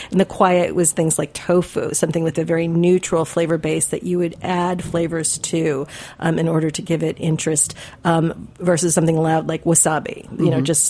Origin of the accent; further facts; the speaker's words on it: Midwest, United States; I grew up in the Midwest, as I understand you did too